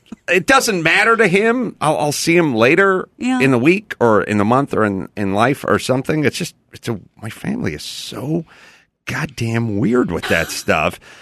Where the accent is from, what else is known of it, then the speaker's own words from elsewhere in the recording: North Hollywood, California, United States; it's because I'm from North Hollywood and nothing ever happened there.